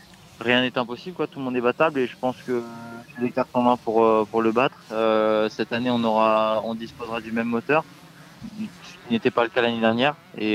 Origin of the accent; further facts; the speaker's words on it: France; born there; Je suis né en France et donc mes premières années de moto, je les ai faites en France